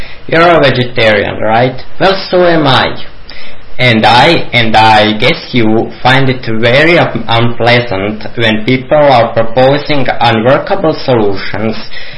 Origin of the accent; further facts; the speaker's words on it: Croatia; English is a second language; from Croatia.